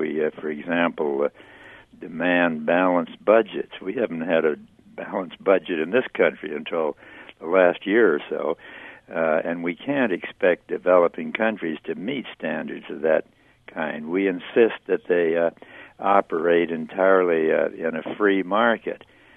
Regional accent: South Dakota, United States; I'm glad that I grew up in South Dakota to get me hardened to that Siberian climate.

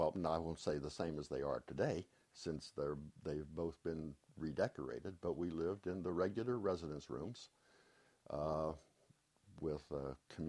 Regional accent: Covington, Kentucky, United States; moved away; Mm-hmm. I was born and raised in Covington, Kentucky, across the river from Cincinnati, which will help people locate it.

